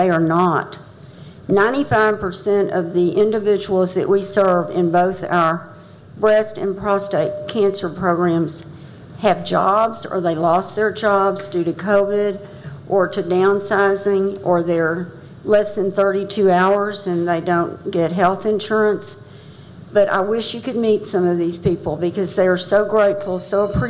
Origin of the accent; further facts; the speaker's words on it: Beaumont, Texas, United States; and although I grew up in Beaumont, as you know, Port Arthur and Mid-County are very important.